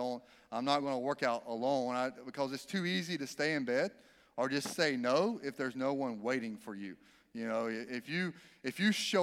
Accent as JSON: {"language": "English", "region": "the South", "country": "United States", "tie": "born or raised there", "said": "I grew up in the South. Our vegetables are no longer vegetables when we're done cooking them."}